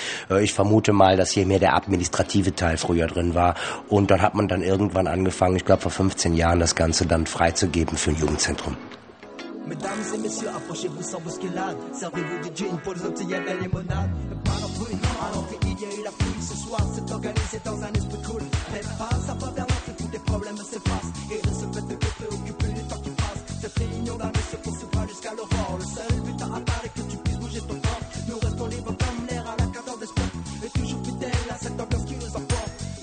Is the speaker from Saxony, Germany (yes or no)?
no; North Rhine-Westphalia, Germany; accent: Kölsch; Ja, also ich spreche Kölsch und die anderen lernen das jetzt hier von mir.